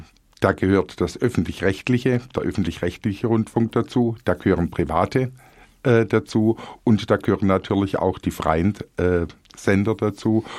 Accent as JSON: {"language": "German", "town": "Crailsheim", "region": "Baden-Württemberg", "country": "Germany", "tie": "born or raised there", "said": "Ich bin in Crailsheim geboren, aufgewachsen, zur Hauptschule gegangen"}